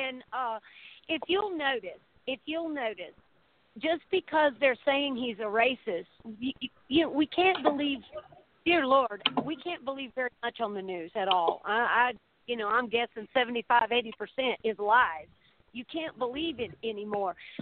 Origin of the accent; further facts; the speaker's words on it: Texas, United States; being a Texan and knowing that Cruz was a good constitutional lawyer